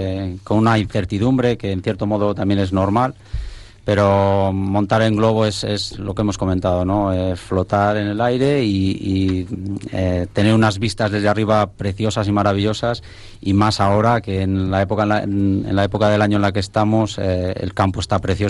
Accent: Castile and León, Spain; Yo me siento muy vallisoletano y muy de Castilla y León. Tengo muy arraigadas muchísimas tradiciones, porque he vivido en Peñaflor de Hornija muchos años.

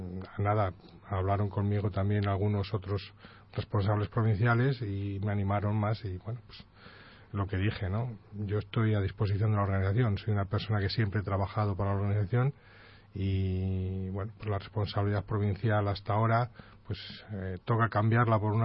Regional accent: San Miguel de la Ribera, Castile and León, Spain; de tener que venir desde mi pueblo, desde San Miguel de la Ribera hasta Valladolid

